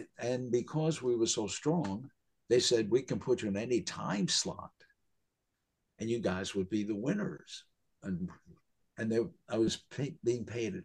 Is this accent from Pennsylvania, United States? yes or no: no; New York, United States; you know, I'm from New York. This is the way I used to talk over there when I used to be with the guys.